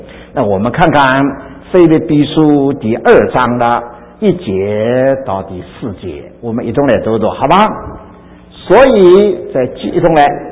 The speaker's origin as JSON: {"language": "Chinese", "country": "China", "said": "我们中国人都相当注重的，我个人身上有些好的表现。"}